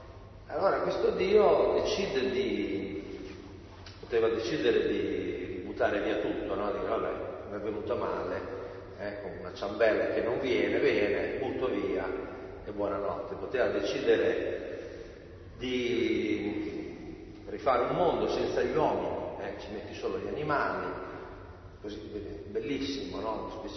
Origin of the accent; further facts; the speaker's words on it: Bologna, Emilia-Romagna, Italy; Spero che la lingua riusciate a capirla, anche se vengo da Bologna.